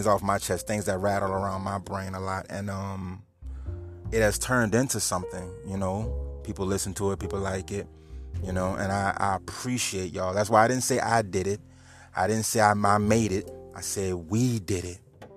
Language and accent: English; New Orleans, Louisiana, United States; now in Houma, United States; I just moved to Houma, but, you know, I'm from New Orleans. And out here in Houma, we also get Q93.